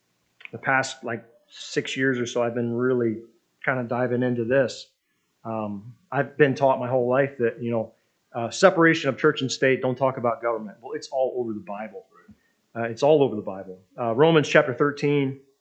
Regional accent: Michigan, United States; Of course, I was raised in Michigan.

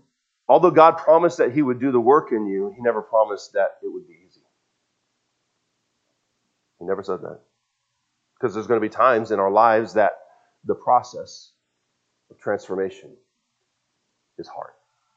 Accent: West Coast, United States; I grew up on the West Coast

